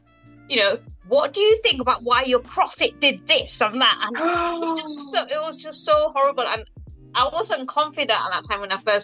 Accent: England, United Kingdom; born there; Because obviously I'm Indian, but I was born here in England.

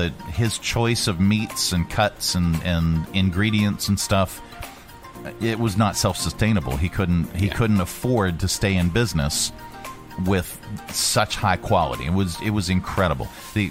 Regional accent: Pennsylvania, United States; and when you know I was from Pennsylvania and I was not familiar with Jersey Mike's at the time

